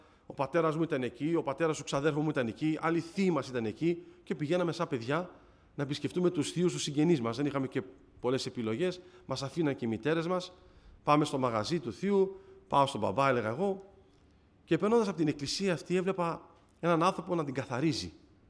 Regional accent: Thessaloniki, Central Macedonia, Greece; also born or lived in Athens; Γεννήθηκα εγώ εδώ στην Αθήνα, σε ένα νοσοκομείο του Πειραιά, αλλά μετά από λίγα χρόνια, αφού τη γεννήθηκα εδώ στην Αθήνα, έπιασε μια νοσταλγία τους γονείς μου να επιστρέψουν και πάλι στη Θεσσαλονίκη.

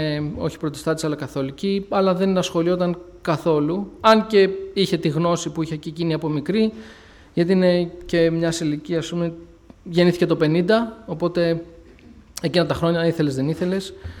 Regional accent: Menidi, Attica, Greece; also born or lived in Athens; εγώ γεννήθηκα το 88 στην Αθήνα, μεγάλωσα στο Μενίδη. Δεν γεννήθηκα μέσα σε χριστιανική οικογένεια, τουλάχιστον όχι της Ελευθέρας Αποστολικής Εκκλησίας Πεντηκοστής.

